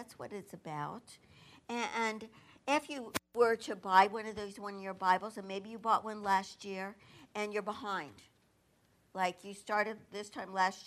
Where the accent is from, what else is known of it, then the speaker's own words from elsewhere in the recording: Missouri, United States; I'm from Missouri. You just show me. That's was our motto. Show me.